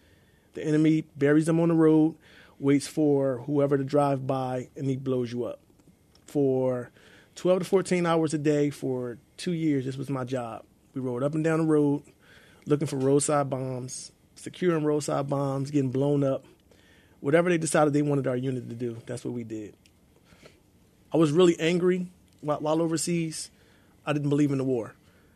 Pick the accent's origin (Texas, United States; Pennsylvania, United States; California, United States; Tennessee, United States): Pennsylvania, United States; Philadelphia; So growing up in West Philly, there's not a lot of places to play safely.